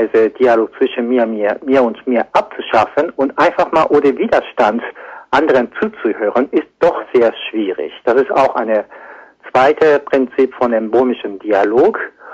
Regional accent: Japan; first language Japanese; German is a second language; ich als Japaner mit der Muttersprache Japanisch sehr komplizierte Realität habe

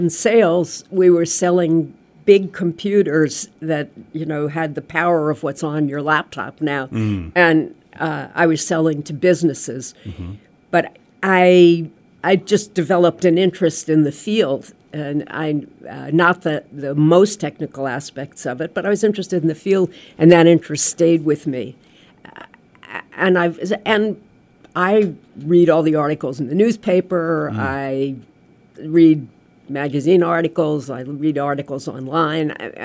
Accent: Mount Vernon, New York, United States; Well, I grew up in Mount Vernon, New York, if anybody is familiar with that suburb.

